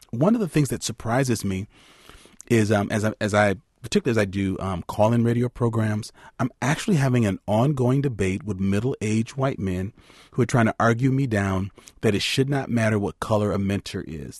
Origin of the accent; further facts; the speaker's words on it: Madison, Wisconsin, United States; it would have helped me growing up in Madison, having had only one African-American male teacher in my life